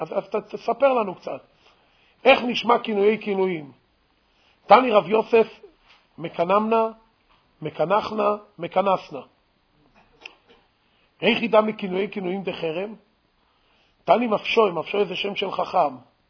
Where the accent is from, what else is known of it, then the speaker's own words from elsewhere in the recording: Jerusalem, Jerusalem District, Israel; אנחנו גדלנו בירושלים. היה שפה של מחנה יהודה. היה דבר כזה, היה שפה של מוסררה.